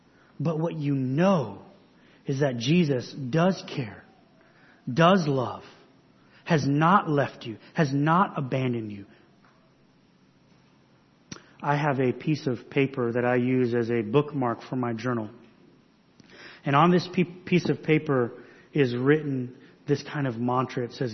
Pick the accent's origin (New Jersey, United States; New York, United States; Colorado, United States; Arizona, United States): Arizona, United States; Phoenix; So many of you know I grew up in Phoenix.